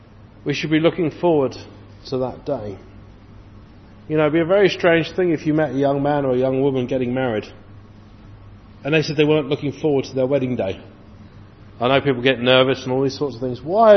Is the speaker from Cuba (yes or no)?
no; England, United Kingdom; And they don't wear proper trousers, as we English women would call them.